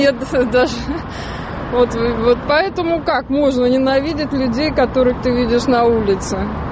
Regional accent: Ukraine; Я украинка.

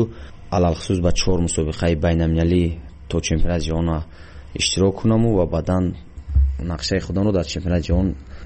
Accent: Vanj, Gorno-Badakhshan, Tajikistan; also born or lived in Dushanbe; من 1 یانوری 1993 در ناحیه ونج ولایت مقتدری کوهستانی بدخشان در جماعت دهات محمد لابلویف به دنیا آمدم

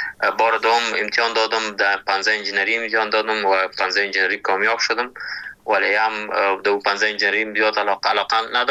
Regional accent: Kabul, Afghanistan; ما در کابل به دنیا آمدیم ولی در اصل از لغمان هستم

